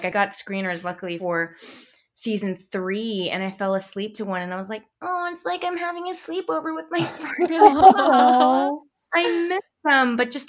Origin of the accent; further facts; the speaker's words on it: San Francisco, California, United States; I grew up in San Francisco, so we'd always go to Big Sur or the Redwoods or Point Reyes.